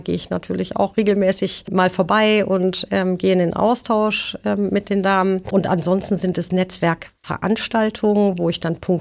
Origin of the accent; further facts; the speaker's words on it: Rhineland, Germany; born there; now in Frankfurt, Germany; Ich bin ja gebürtige Rheinländerin